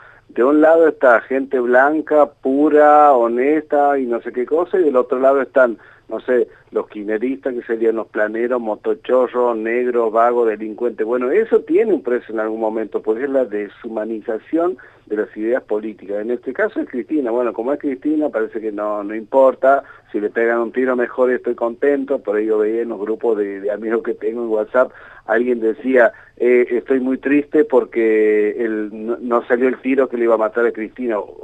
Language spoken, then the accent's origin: Spanish; Santiago del Estero, Argentina; como argentino, como santiagueño